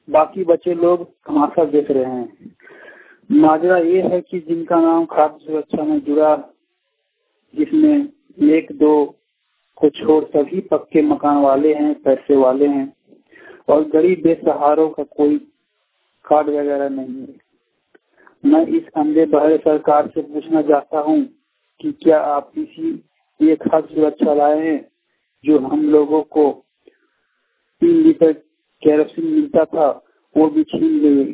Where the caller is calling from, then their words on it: Giridih, Jharkhand, India; ग्राम Ratanpur post Dhanwar जिला गिरिडीह से बोल रहा हूँ।